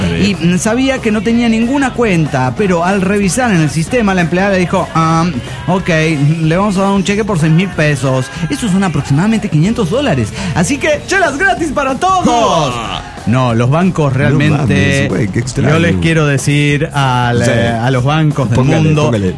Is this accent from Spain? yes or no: no; Mexico City, Mexico; del DF mexicano.